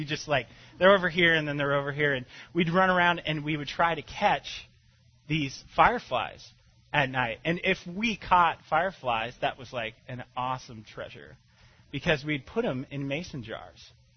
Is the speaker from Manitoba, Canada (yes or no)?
yes; Winnipeg, Manitoba, Canada; I grew up in Canada. I was born in Canada, actually, which will explain if you hear me pronounce a word kind of strangely or say the word A, it's because I have spent some time in Canada. I was born in Winnipeg, Manitoba, right above the Great Lakes.